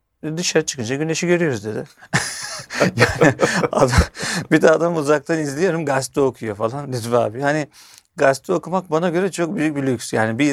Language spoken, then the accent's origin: Turkish; Istanbul, Turkey; Çünkü ben de hep İstanbul'da Esenler'de büyüdüm işin doğrusu.